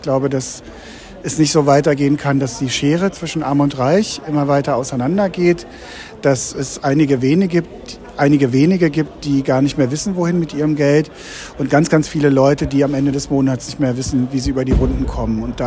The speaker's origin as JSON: {"language": "German", "region": "Berlin", "country": "Germany", "tie": "born or raised there", "lives_now": "Düsseldorf, Germany", "said": "Ich bin in Berlin groß geworden, habe dann in Münster Politikwissenschaft studiert und lebe jetzt in Düsseldorf"}